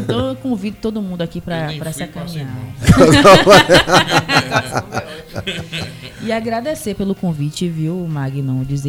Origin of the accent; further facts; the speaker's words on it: Santa Mônica, Bahia, Brazil; Eu sou de Santa Mônica, nasci em Santa Mônica, mas moro há 8 anos em Sussuarana.